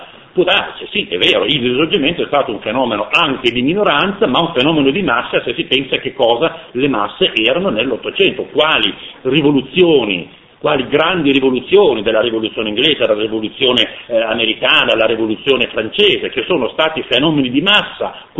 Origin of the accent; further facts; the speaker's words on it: Turin, Piedmont, Italy; nato e cresciuto e formatosi a Torino, dove in qualche modo le vie, le strade, i luoghi grondano di risorgimento